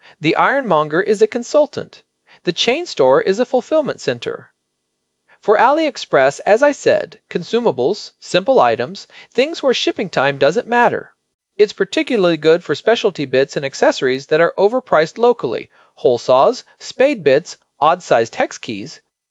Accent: Connecticut, United States; When I was growing up in the States, my favorite hardware store was Mansfield Supply in Storrs, Connecticut.

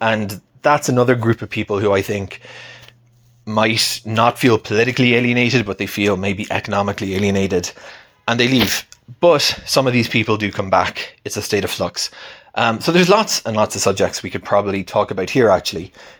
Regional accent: Cork, Munster, Ireland; Growing up in Ireland, we had, you know, some Israelis who were living in the city in where I grew up in Cork.

